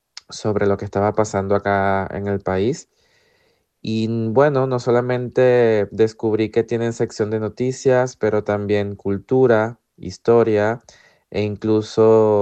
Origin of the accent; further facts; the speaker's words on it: Venezuela; Soy originario de Venezuela.